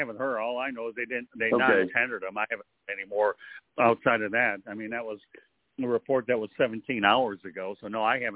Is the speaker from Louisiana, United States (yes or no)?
no; Detroit, Michigan, United States; As for my hometown Detroit Tigers